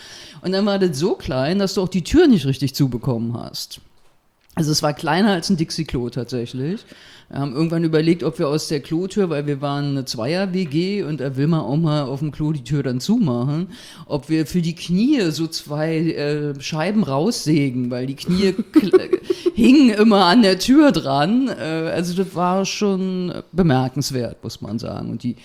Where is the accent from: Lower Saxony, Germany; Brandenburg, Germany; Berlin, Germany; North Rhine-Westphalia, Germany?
Berlin, Germany; ich bin von 36 nach 61 gezogen, also meine alte Heimat praktisch, Kreuzberg 61, Bergmann-Kiez, wo ich auch groß geworden bin oder in der Kindheit war. Ich wohne jetzt so Luftlinie 500 Meter von meiner Grundschule entfernt